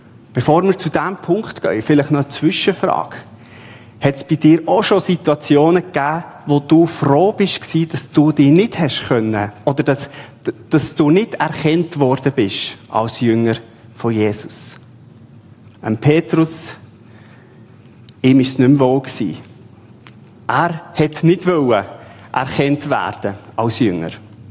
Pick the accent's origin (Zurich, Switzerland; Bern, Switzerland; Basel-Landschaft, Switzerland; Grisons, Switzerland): Bern, Switzerland; now in Thurgau, Switzerland; Ich als Berner im Thurgau. Also, da fällt man auf mit einer anderen Sprache.